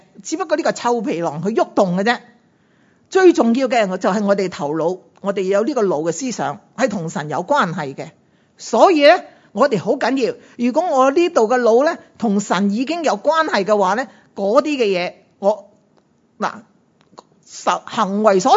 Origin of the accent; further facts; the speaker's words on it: Guangdong, China; 我哋广东人有一句说话真系好叻噶，